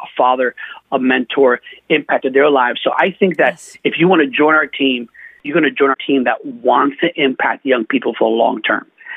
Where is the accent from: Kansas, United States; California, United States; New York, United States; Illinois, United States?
New York, United States; New York City; You know, I'm born and raised in New York City as a New Yorker. You know, I love my city. I thank God every day that I was born here.